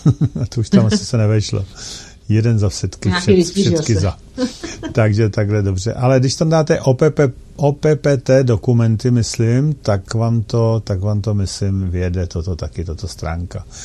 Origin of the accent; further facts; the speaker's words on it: Plzeň, Plzeň Region, Czechia; jsme tady všichni z Plzně